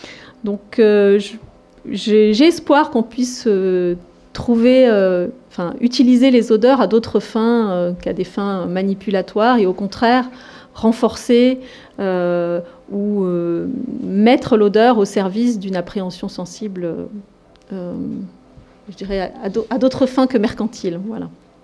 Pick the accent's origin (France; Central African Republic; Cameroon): France; En plus, nous sommes Français